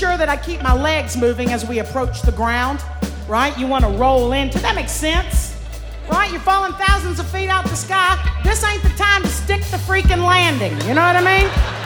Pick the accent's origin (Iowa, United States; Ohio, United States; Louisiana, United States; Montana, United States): Louisiana, United States; Only I'm from Louisiana, so tandem is not a fucking word I know.